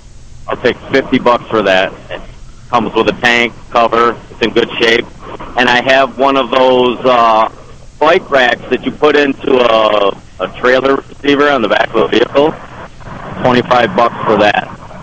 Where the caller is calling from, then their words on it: Warsaw, New York, United States; Calling from Warsaw, Jimmy.